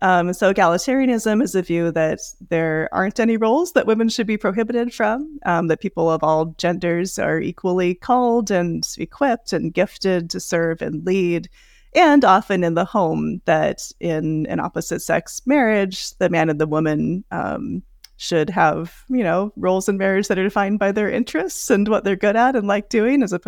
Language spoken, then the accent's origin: English; Seattle, Washington, United States; So I was raised in the Seattle area in a church where women served and led freely as pastors and elders